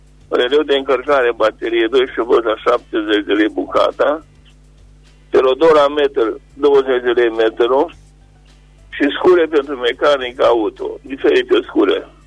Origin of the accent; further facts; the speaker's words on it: Anina, Caraș-Severin, Romania; de la Anina și vin cu următoarele anunțuri